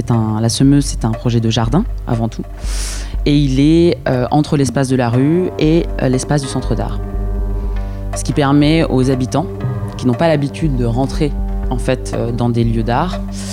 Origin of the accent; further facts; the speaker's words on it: Lima, Peru; also born or lived in São Paulo, Brazil; J'ai grandi au Pérou et au Brésil.